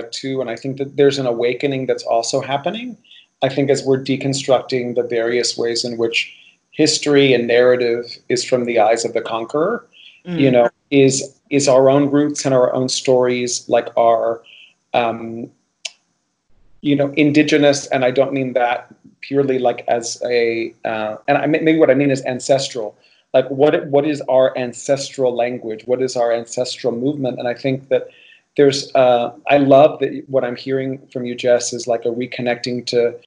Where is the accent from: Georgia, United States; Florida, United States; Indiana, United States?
Florida, United States; Miami; And I do feel like one of the privileges of growing up in Miami, for me, as somebody who's Cuban and also has Spanish origin